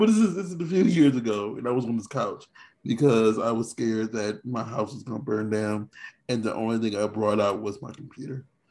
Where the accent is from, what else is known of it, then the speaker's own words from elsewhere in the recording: Indiana, United States; I'm from Indiana. I grew up with all the weathers. I don't want to go back to all the weathers.